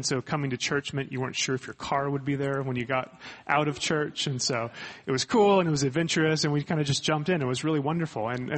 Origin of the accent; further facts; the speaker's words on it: Georgia, United States; So my wife and I grew up in the Atlanta suburbs. I grew up in Cobb County. She grew up in Roswell.